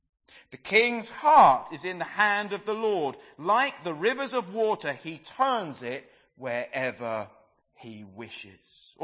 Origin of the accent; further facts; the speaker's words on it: England, United Kingdom; Some of us would have read it and will probably maybe mumble amen because we're English